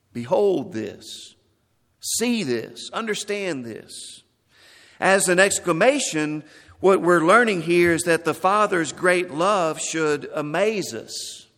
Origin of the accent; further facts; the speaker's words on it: Texas, United States; Now, I'm from West Texas, grew up in West Texas. There's no mountains in the West Texas where I live. It was flat.